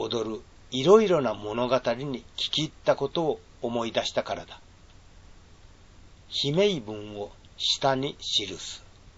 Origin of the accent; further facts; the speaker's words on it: Miwasaki, Wakayama, Japan; 新宮の手前が僕のふるさと三輪崎だ。